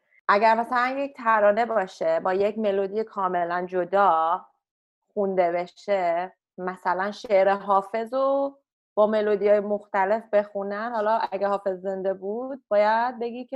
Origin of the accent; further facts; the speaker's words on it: Iran; من ایرانی هستم